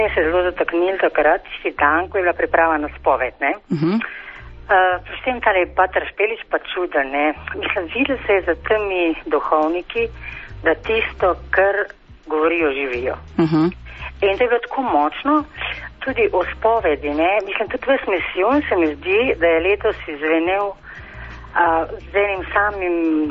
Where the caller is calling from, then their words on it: Črnuče, Ljubljana, Slovenia; iz Črnoč.